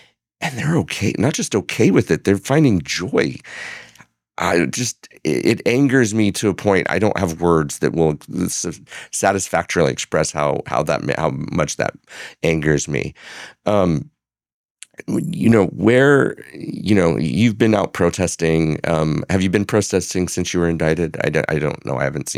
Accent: Utah, United States; now in San Diego, United States; I was born in Utah. I was raised in Utah. I moved to California in 1989, and I've been here ever since.

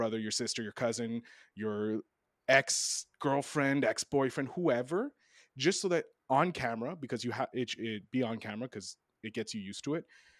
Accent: Canada; I'm sneaky. And I'm Canadian.

